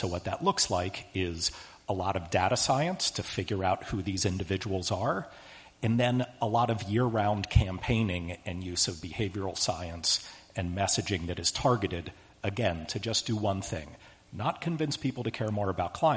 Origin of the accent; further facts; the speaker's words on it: Pennsylvania, United States; And I also am having like a little homecoming. I grew up about 10 minutes from here, and both of my parents worked at Penn, so this is really exciting.